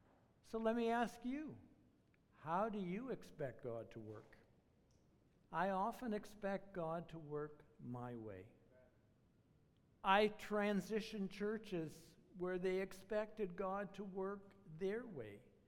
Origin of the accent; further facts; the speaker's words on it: Toronto, Ontario, Canada; Well, I grew up in Toronto.